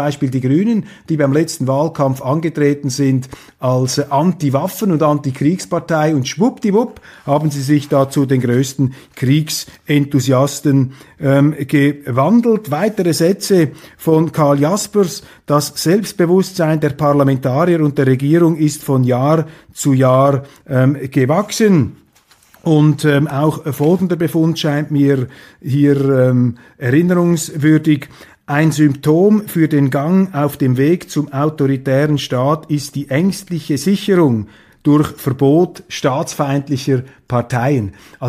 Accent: Switzerland; das steht mir nicht zu, als Schweizer da herumzumäkeln

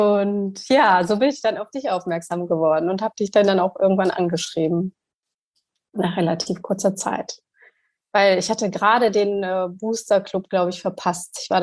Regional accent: Turkey; Ich bin ja in der Türkei aufgewachsen. Also meine Mutter ist mit 18 mit meinem Vater in die Türkei gegangen

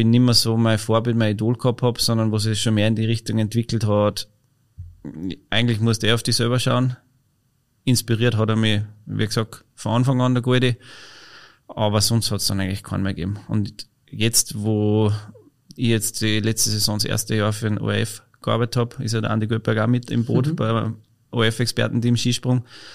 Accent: Kirchberg, Tyrol, Austria; daheim in Kirchberg-Denning, da wo ich aufgewachsen bin.

